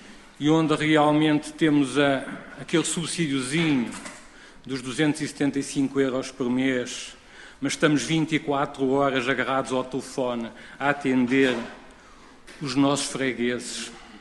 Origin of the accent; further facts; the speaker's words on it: Pedrógão Grande, Leiria, Portugal; como eu sou natural de Pedrógão Grande, e precisamente na parte norte do concelho